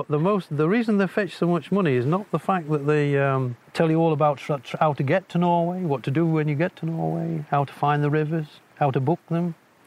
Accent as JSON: {"language": "English", "region": "East Midlands", "country": "United Kingdom", "tie": "born there", "said": "I was born in the High Peaks in Derbyshire."}